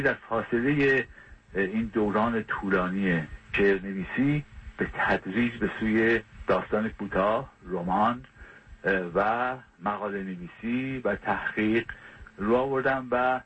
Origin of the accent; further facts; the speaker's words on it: Qazvin, Iran; born there; من در 1318 در قزوین متولد شدم